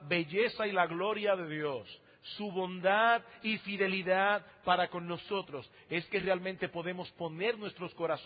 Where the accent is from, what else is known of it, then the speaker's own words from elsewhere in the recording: San Juan de la Maguana, San Juan, Dominican Republic; born there; Yo nací en San Juan de la Maguana y en San Juan de la Maguana no había mar. No hay todavía. Lo más que hay es un río que ya se está secando el pobre.